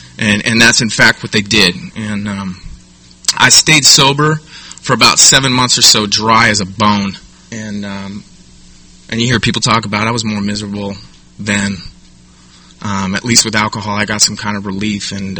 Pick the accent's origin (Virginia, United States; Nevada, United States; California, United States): California, United States; San Diego; I was born and raised here in San Diego by a loving family.